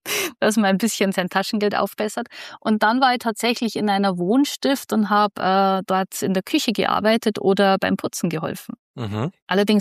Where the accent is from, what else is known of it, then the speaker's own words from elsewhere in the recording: Bavaria, Germany; ich bin tatsächlich in einem kleinen, schnuckligen Dorf aufgewachsen in Bayern, auch in direkt in der Nähe vom Chiemsee und mehr oder weniger in den Bergen.